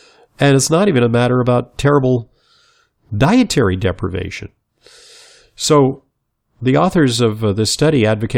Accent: Los Angeles, California, United States; I grew up in Los Angeles, which is a pretty hot place, at a time where our home did not have an air conditioner.

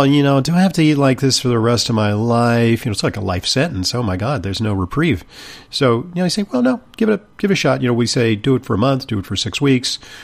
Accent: California, United States; I'm from California originally, so I only learned to ski later in life.

